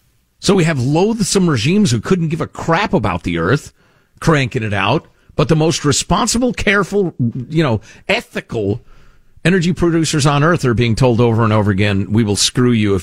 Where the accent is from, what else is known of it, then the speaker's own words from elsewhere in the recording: United States; And it's easy as an American to not understand the shock to the fuel, the energy industry